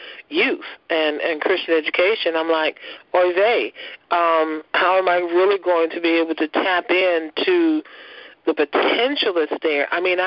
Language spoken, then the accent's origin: English; Kentucky, United States; also born or lived in New Jersey; I'm just transitioned from New Jersey back to Kentucky, back home, and coming back into the home church